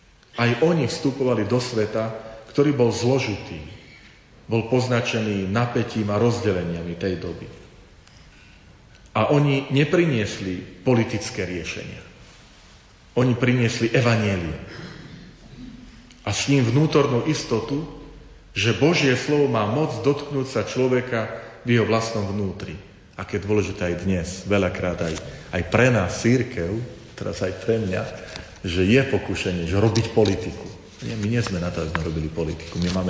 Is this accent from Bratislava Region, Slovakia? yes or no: no; Tvrdošín, Žilina Region, Slovakia; ja som z Medvedzi a Tvrdošín